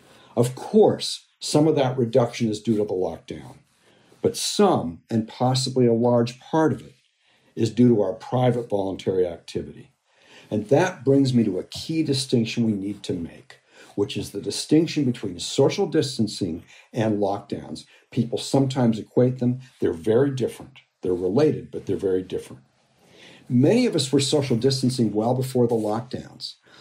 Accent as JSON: {"language": "English", "country": "Canada", "said": "from which I'm from Canada"}